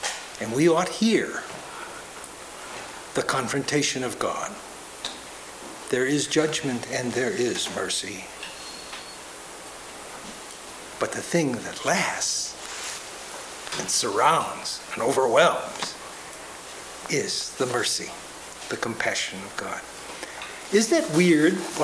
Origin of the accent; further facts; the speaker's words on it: Chicago, Illinois, United States; Even though the congregation I grew up in Chicago, the kingdom wasn't the Lutheran church, it was St. John Church.